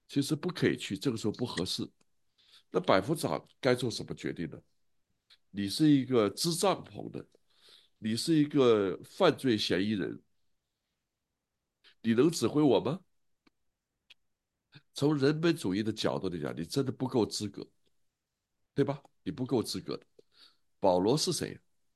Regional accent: China; 我们在中国大陆出生、成长、洗脑

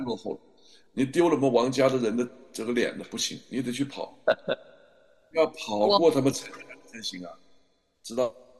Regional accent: Quanzhou County, Guangxi, China; born there; 我是出生在你们那里，全县就是桂林那里吧，很近。

